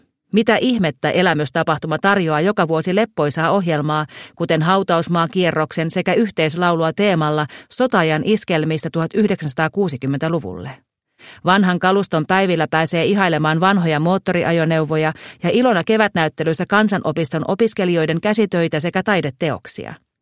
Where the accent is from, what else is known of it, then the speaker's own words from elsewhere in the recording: Turku, Southwest Finland, Finland; also born or lived in Espoo; now in Mäntsälä, Finland; Minä en ole helsinkiläinen, mutta taustaltani kaupunkilainen kuitenkin. Synnyin Turussa, joten kaupungin syke, vaarat ja meteli ovat minulle enemmän kuin tuttuja. Asuin siellä vuoteen 2014 asti, jolloin muutin avomieheni kanssa Espooseen. Mäntsälään tiemme vei vuonna 2021.